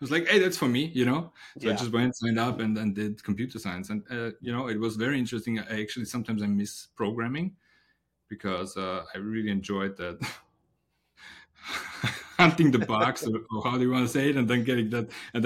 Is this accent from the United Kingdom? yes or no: no; Austria; English is a second language; I'm originally from Austria, and in Austria we have the privilege to join university free of cost.